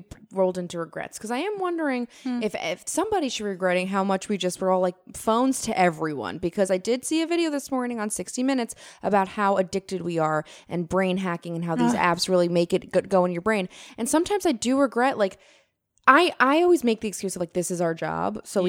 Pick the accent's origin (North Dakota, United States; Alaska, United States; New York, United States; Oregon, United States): New York, United States; Queens; even though I'm from Queens, it was just too much.